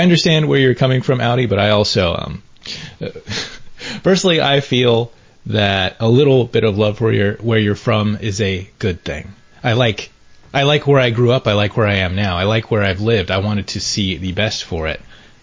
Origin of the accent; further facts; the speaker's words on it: Texas, United States; I'm from Texas. Texas is the best.